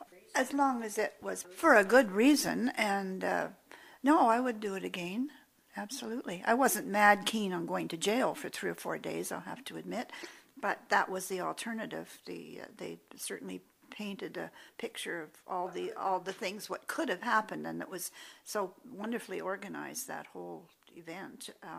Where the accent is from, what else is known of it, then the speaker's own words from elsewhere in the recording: British Columbia, Canada; As I said before, I'm from British Columbia